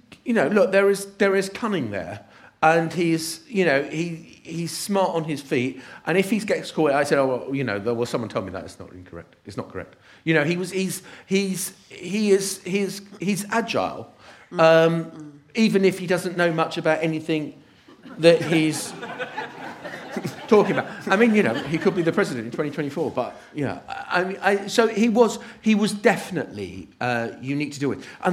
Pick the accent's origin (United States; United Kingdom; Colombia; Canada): United Kingdom; And I'm thinking, I'm going to stay polite because we're British after all.